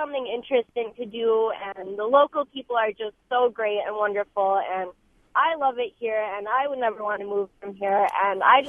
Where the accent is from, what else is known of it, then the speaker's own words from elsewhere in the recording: Milwaukee, Wisconsin, United States; My recommendation, well, I'm from Milwaukee. I'm a city girl